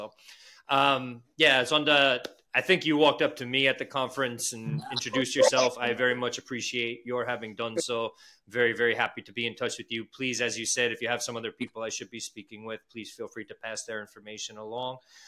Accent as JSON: {"language": "English", "region": "New York", "country": "United States", "said": "In the way I would say it as a New Yorker would be Geyser."}